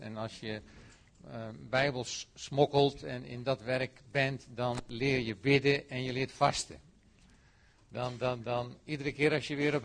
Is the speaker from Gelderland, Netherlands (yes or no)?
yes; Putten, Gelderland, Netherlands; now in Ermelo, Netherlands; Ik woon dan nu sinds maart in Ermelo. Maar sommigen van jullie weten dat ik ben opgegroeid in Putten. Mijn ouders waren Ermeloers, maar wij kwamen in Putten terecht omdat mijn ouders woonden op de grens Ermelo-Putten.